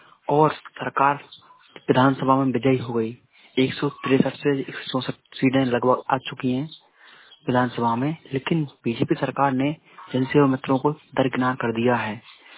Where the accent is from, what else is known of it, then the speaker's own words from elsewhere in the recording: Ganj Basoda, Madhya Pradesh, India; मैं जिला विदिशा से हूँ, ब्लॉक गंजबासदा है।